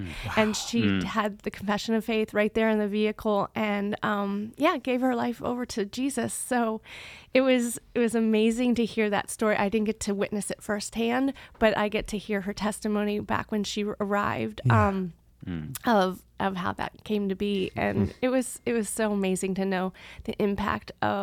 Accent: Womelsdorf, Pennsylvania, United States; Wommelsdorf.

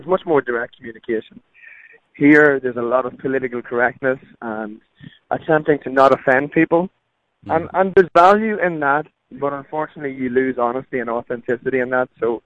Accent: Ireland; Well, I grew up Roman Catholic in Ireland.

